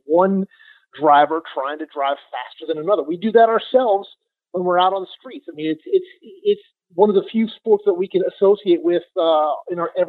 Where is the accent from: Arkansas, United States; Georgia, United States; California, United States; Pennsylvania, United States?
Georgia, United States; Atlanta; I mean, you know, I grew up in Atlanta. So you're around that all the time.